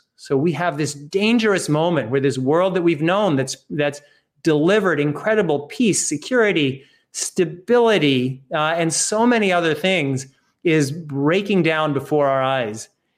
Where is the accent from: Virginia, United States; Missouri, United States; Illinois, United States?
Missouri, United States; Kansas City; I come originally from Kansas City, the hometown of President Harry Truman.